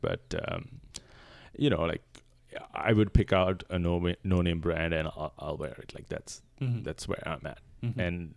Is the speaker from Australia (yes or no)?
no; Sri Lanka; moved away; when I grew up in Sri Lanka, like we didn't have brand name sneakers.